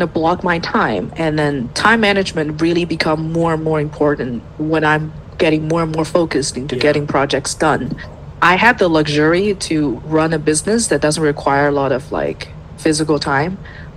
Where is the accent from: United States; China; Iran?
China; I'm from China.